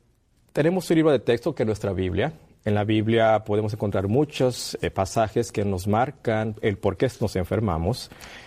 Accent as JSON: {"language": "Spanish", "region": "northern Mexico", "country": "Mexico", "said": "Yo vengo de México, el norte del país."}